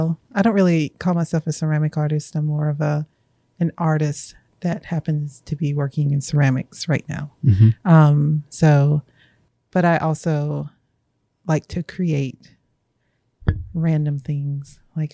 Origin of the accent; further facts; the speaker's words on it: Effingham, South Carolina, United States; I'm from Effingham, South Carolina, really tiny, tiny. It's not even a town. It's more like a community. But I grew up in Effingham. I grew up on a farm with like chickens and dogs and cats and pigs